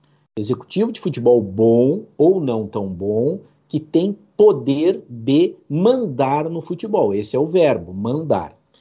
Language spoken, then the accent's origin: Portuguese; Porto Alegre, Rio Grande do Sul, Brazil; now in São Paulo, Brazil; desde que eu cheguei aqui, é que, diferente de Porto Alegre, onde eu nasci, cresci, me formei e trabalhei um pouco, em São Paulo